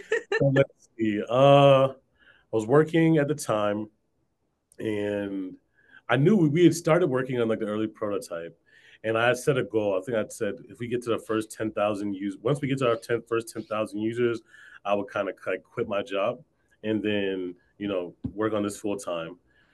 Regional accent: Virginia, United States; also born or lived in Atlanta, Georgia; I mean, I grew up in Atlanta. Well, let me not say that. I was born in Atlanta. I moved up to like the DMV area when I was in like middle school. And so I've been here for like 20 years now. So like Georgia made, Virginia refined.

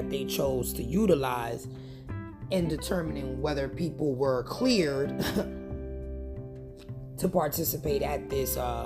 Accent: New York, United States; I'm from New York, so I don't keep up with the radio stations from other states.

